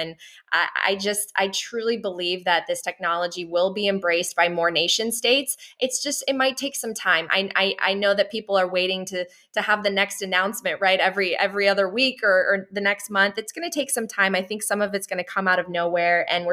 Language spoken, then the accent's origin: English; Poland; I come from the Eastern Bloc. I come from a formerly communist country, Poland, very close by.